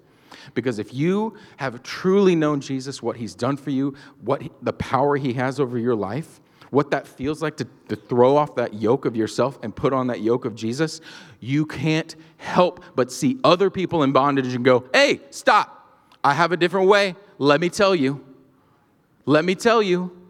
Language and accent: English; Georgia, United States; The fact that I grew up in Georgia